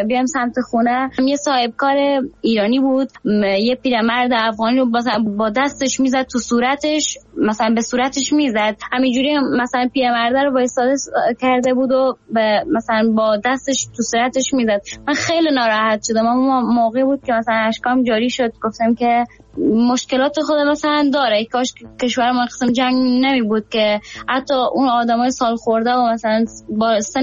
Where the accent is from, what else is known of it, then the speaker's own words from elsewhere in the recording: Afghanistan; now in Iran; گفتن این که من افغان هستم نمیشرمون